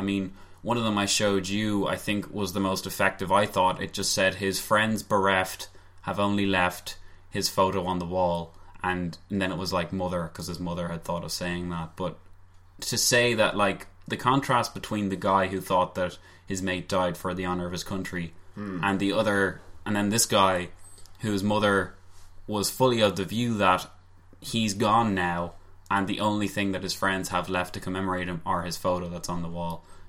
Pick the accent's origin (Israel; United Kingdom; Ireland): Ireland; I mean, we are Irish after all.